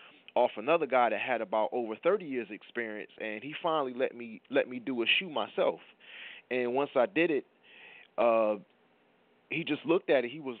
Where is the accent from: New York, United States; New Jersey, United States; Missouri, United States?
New Jersey, United States; Newark; now in Dover, United States; I'm from Ivy Hill Apartments, Newark, New Jersey.